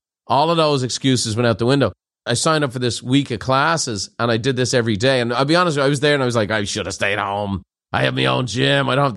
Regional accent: Ireland; now in United States; I'm an Irish guy living in Southern California. It wasn't my choice. I had a motorcycle accident. That's where I ended up.

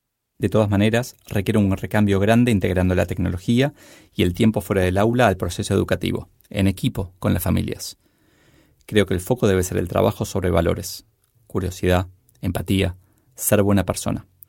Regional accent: Argentina; Creo que nos falta discusiones en mi país, en la Argentina

